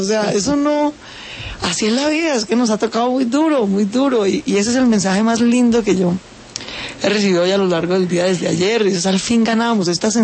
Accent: Bogotá, Colombia; born there; porque nací en Bogotá.

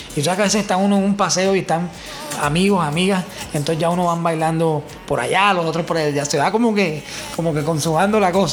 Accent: Cartagena, Bolívar, Colombia; Invito a un gran amigo que es … que es de mi tierra, Cartagena

